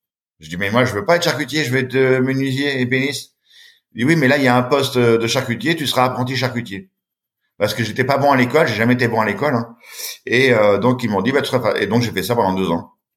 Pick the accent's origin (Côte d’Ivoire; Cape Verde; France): France; Châtellerault, Nouvelle-Aquitaine; j'ai grandi à Châtellerault, dans une ville un petit peu aujourd'hui, je dirais, un peu sinistrée, un peu abandonnée. Chez ma grand-mère. Ma grand-mère m'a élevé quand j'étais petit, puis aussi quand j'étais un peu plus grand.